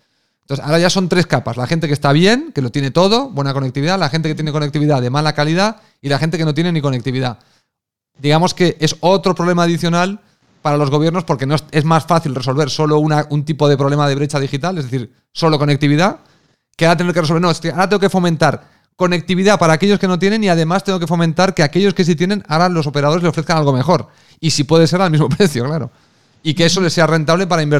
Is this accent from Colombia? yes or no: no; Spain; por ejemplo en mi país, en España, es un derecho tener una casa